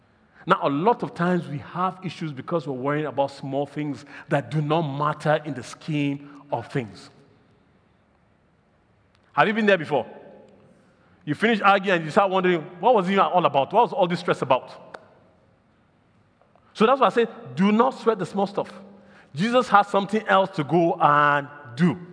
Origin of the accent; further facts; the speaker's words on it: South India, India; he's from North India, I'm from South India, he's not going to get that job.